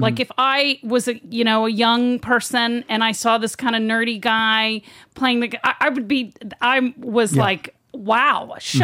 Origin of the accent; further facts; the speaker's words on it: Texas, United States; I'm from Texas.